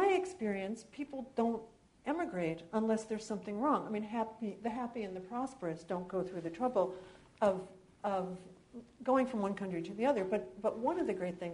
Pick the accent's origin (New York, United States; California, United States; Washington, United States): New York, United States; You know, I grew up in New York, so we couldn't get our licenses till everybody was out of town already.